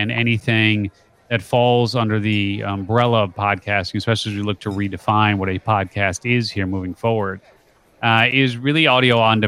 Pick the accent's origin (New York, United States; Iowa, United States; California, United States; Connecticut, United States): California, United States; San Diego; San Diego.